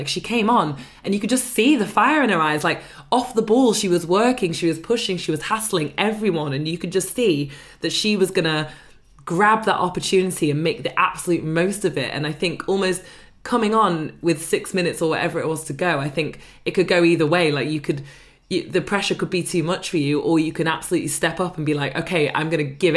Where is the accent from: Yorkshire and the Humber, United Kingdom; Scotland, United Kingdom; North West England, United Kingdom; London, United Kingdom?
North West England, United Kingdom; Manchester; And obviously, I'm also a Mancunian